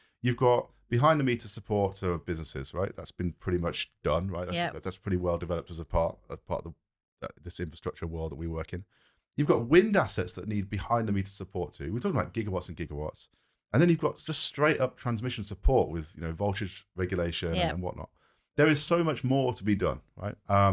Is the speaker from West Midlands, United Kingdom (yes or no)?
yes; Birmingham, West Midlands, United Kingdom; I'm not a nautical person, I grew up in Birmingham, right? We've got canals